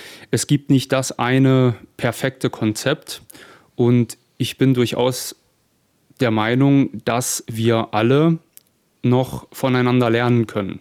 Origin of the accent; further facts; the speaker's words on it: Saarland, Germany; Ja, ich bin gebürtiger Saarländer, Vater von 3 Kindern, bin 46 Jahre alt